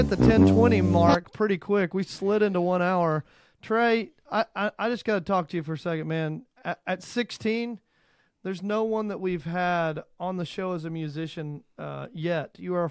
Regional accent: Burleson, Texas, United States; I grew up in Burleson, and you know, I've seen your stuff.

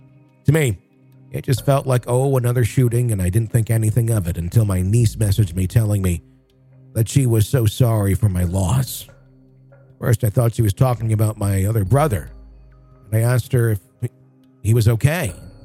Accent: Hawaii, United States; I grew up in Hawaii on the Big Island, and I've always been very sensitive to the paranormal and spiritual activity.

